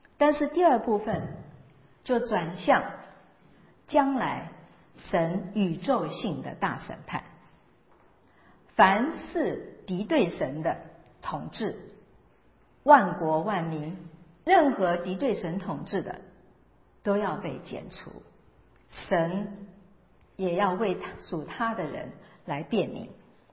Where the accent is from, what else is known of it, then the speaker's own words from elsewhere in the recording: China; 这是我想我们中国人也有类似的概念